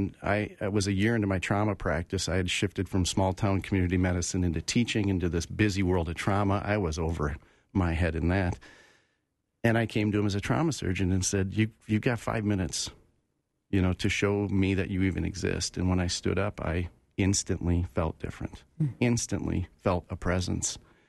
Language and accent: English; Rochester, Minnesota, United States; So I was born and raised in Rochester, Minnesota, southern Minnesota.